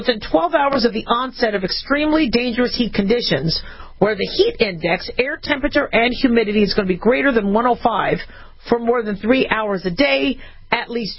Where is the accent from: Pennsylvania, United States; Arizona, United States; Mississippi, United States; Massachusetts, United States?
Arizona, United States; Phoenix; born or raised there